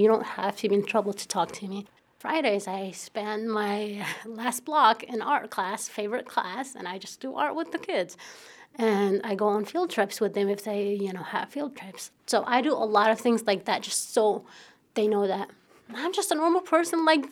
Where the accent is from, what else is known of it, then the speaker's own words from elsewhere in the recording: Baghdad, Baghdad Governorate, Iraq; I grew up in Baghdad, Iraq, and I'm like any other Iraqi.